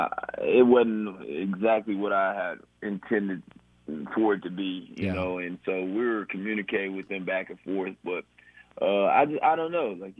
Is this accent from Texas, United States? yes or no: yes; Houston, Texas, United States; now in New Orleans, United States; And you know, once New Orleans called, and I'm from Houston, 6 hours away